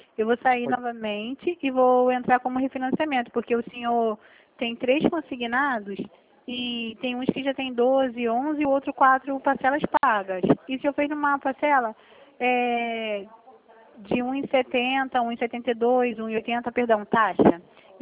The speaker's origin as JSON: {"language": "Portuguese", "region": "Rio de Janeiro", "country": "Brazil", "said": "tá com DDD 51, mas eu sou aqui do Rio, tá bom?"}